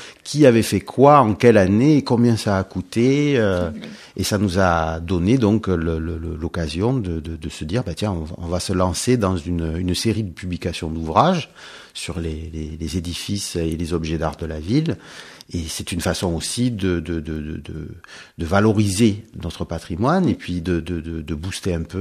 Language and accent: French; Corsica, France; Et moi je suis originaire d'un village du Cap Corse et de Morcilla